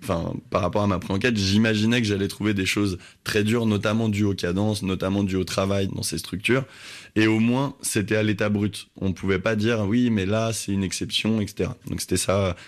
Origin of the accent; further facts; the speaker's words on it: Paris, Île-de-France, France; born there; j'ai un nom breton, donc je pouvais m'inventer dans mon faux passé un retour sur ma terre natale, même si je suis né en fait à Paris.